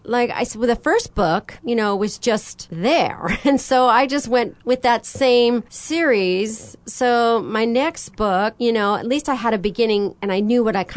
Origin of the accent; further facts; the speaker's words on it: Oregon, United States; also born or lived in California; We moved from California when I was around 5 years old. Mm-hmm. So I've been most an Oregonian, but I still have a piece of my heart in California.